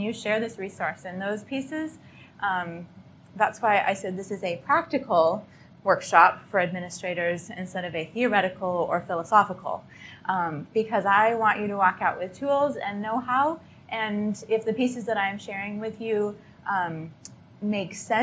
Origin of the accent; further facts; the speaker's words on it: Washington, United States; I'm from the other coast. I'm from Washington State.